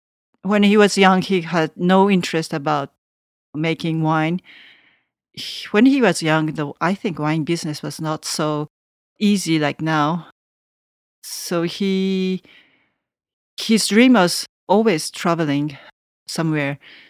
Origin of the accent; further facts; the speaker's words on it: Tokyo, Japan; English is a second language; now in Savigny, France; A big city like Tokyo, I'm from Tokyo. So big city to Savigny, small village, it was a very big change for me.